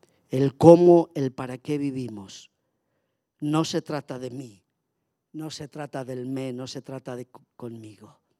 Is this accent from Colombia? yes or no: no; Spain; como decimos en mi tierra y decimos en España ese refrán